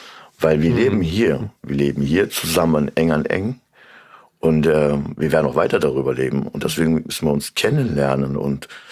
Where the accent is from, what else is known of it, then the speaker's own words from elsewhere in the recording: Korbach, Hesse, Germany; now in Kassel, Germany; Ich bin Kassler, Kasselener. Ich komme ursprünglich aus Korbach. Es ist meine Heimat. Auch wenn andere sagen, nein, deine Heimat ist aus der Türkei.